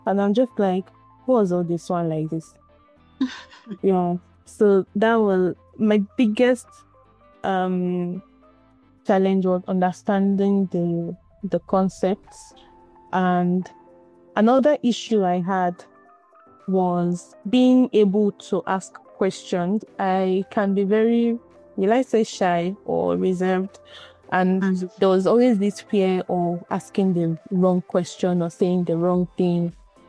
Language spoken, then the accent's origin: English; Ijebu-Ode, Ogun, Nigeria; also born or lived in Lagos; now in Abuja, Nigeria; Okay, so I grew up in Ijebu-Ode in Ogun State. Then I moved to Lagos for university studies, then work took me to Abuja.